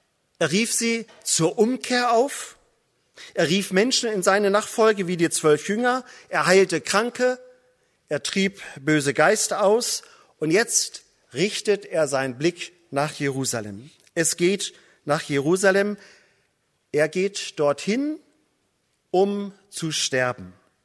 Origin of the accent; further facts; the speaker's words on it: Northern Germany, Germany; Ich komme aus Norddeutschland, das hört ihr schon von der Sprache.